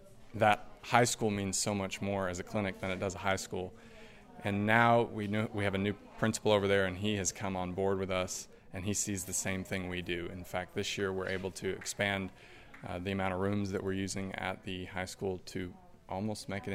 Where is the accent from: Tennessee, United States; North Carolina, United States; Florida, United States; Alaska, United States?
Tennessee, United States; Cookeville; I'm from Cookeville, Tennessee